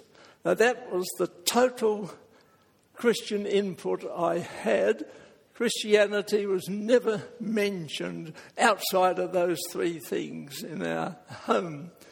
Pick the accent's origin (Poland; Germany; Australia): Australia; Adelaide, South Australia; born there; And I was born in Adelaide. I'm the only Australian in the family.